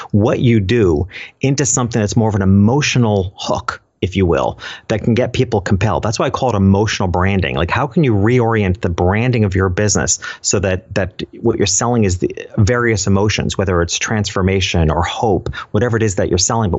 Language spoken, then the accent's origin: English; New York, United States; went back to my hometown, which was a tiny little town in upstate New York